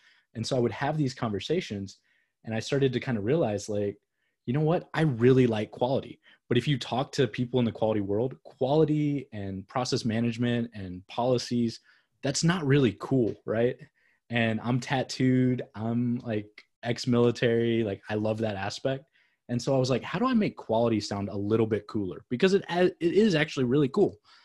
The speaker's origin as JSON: {"language": "English", "region": "Texas", "country": "United States", "said": "I'm from Texas. You can't not know how to grill."}